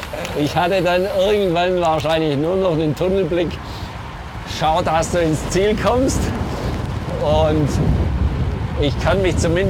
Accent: Germany; Vielleicht sind wir Deutsche da ein bisschen hypervorsichtig.

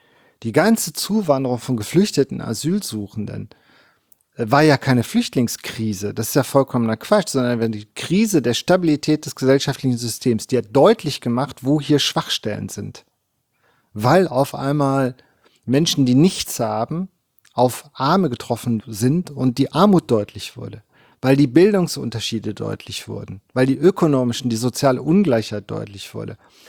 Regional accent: East Germany, Germany; now in Bielefeld, Germany; Ich war ja im Osten und als ich nach Bielefeld gekommen bin, habe ich zur Verunsicherung meiner Studierenden immer gesagt, ich bin Ossi.

